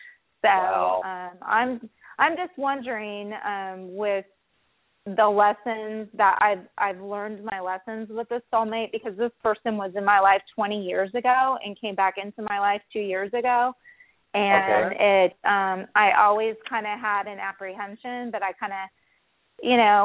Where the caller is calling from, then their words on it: Dallas, Texas, United States; I'm calling from Dallas.